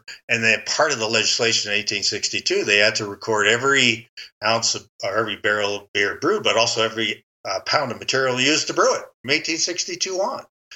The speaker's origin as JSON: {"language": "English", "country": "Canada", "tie": "born or raised there", "said": "Maybe because I grew up in Canada"}